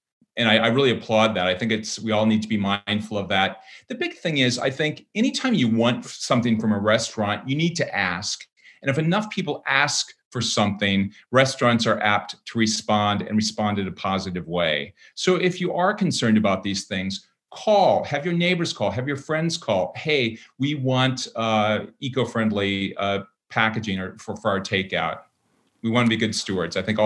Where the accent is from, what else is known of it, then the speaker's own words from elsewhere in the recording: Minnesota, United States; I'm also from Minnesota, so that helps.